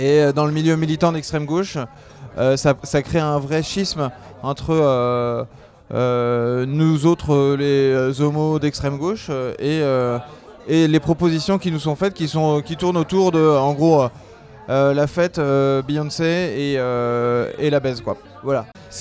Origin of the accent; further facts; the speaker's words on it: Rennes, Brittany, France; Moi, je suis rennais d'origine, j'ai grandi à Rennes et j'ai été étudiant dans une école pas très loin de Rennes 2.